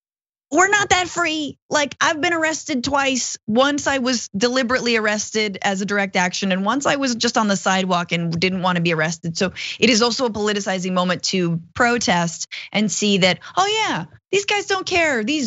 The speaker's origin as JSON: {"language": "English", "country": "United States", "tie": "born or raised there", "said": "I lived in Argentina for 5 years, and I've never felt more free. I'm an American, grew up here"}